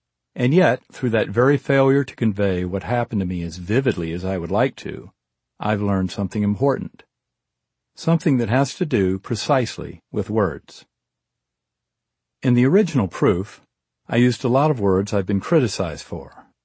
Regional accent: the South, United States; As an American growing up in the South in the 20th century, the word I'm used to hearing and saying is God.

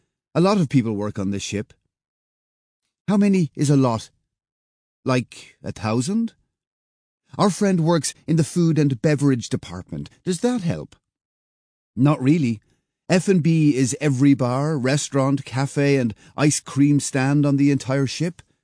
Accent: Cork, Munster, Ireland; Cork, down in the very south.

